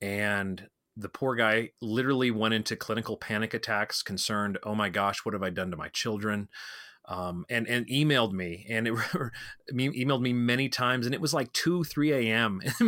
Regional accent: Colorado, United States; like I'll use my home state of Colorado

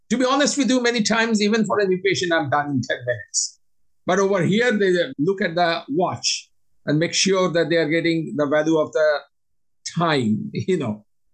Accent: Kolkata, West Bengal, India; I come from Calcutta, where there are people who have vast discrepancy in wealth.

